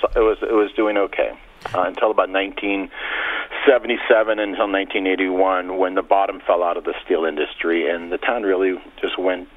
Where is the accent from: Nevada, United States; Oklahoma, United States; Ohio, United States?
Ohio, United States; Youngstown; At the time, Youngstown was a pretty prosperous, it wasn't exactly the most culturally progressive community in the world, but, it's a fairly prosperous place. It was very blue collar.